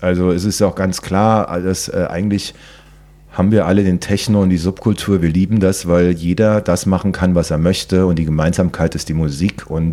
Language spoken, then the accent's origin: German; Berlin, Germany; Ich bin in Berlin groß geworden